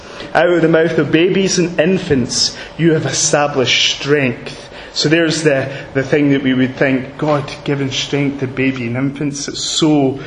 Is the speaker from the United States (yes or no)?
no; Scotland, United Kingdom; Now the Scots guy within me kind of would want to say, come on Nehemiah, pull it together.